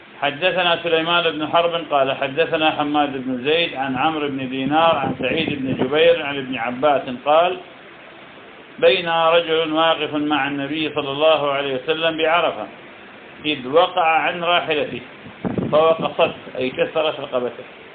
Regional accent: Iraq; يعني في بلدنا العراق الناس بفضل الله تعالى تبذل في هذا وغيره

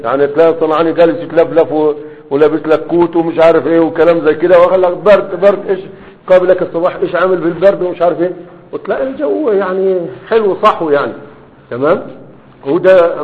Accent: Egypt; ربما مش موجودة عندك لكن كانت موجودة عندنا في مصر في بداية في بداية المسرح

